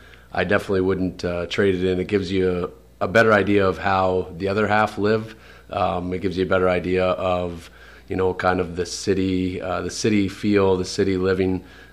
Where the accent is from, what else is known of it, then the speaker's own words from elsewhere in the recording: Tillsonburg, Ontario, Canada; Well, I grew up just outside of Tillsonburg in a small village called Brownsville. But I played all my hockey, went to school in Tillsonburg, so Tillsonburg is my hometown.